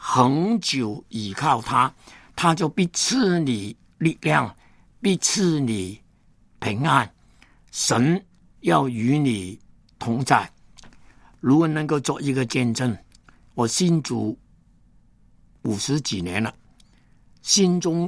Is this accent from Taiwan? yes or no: no; Hong Kong; 我本来是一个香港人，但是呢，神把我完全改变，给我一个中国心